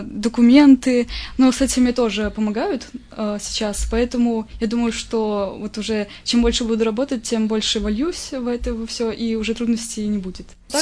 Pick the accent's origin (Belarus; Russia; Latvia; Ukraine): Belarus; Chashniki, Vitebsk Region; born there; я родилась в Чашниках, окончила здесь в 2014 году школу номер 4